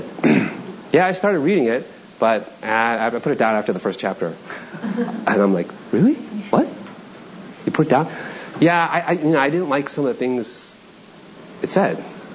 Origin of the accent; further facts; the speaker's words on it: Toronto, Ontario, Canada; I grew up in Toronto, and, you know, Angela's gone, but my goal was to be like the first Korean NHL hockey player